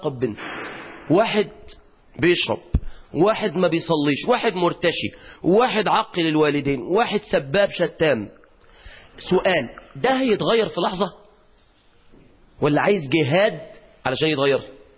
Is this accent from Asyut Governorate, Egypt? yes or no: no; Mansoura, Dakahlia, Egypt; كنت نزلت عندنا في المنصورة نبحث أسر مع الشباب